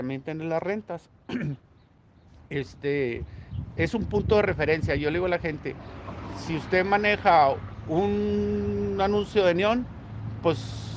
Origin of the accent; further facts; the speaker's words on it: Chihuahua, Mexico; sí, todos somos de Chihuahua.